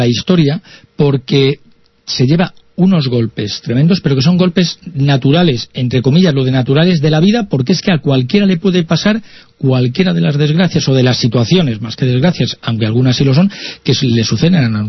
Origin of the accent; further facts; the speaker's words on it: León, Castile and León, Spain; Usted sabe que yo soy de León